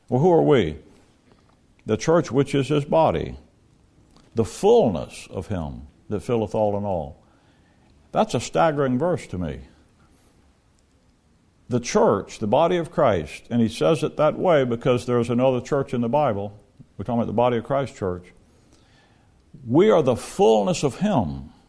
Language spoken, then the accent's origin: English; Alabama, United States; Now, we're from Alabama, so that means something to us.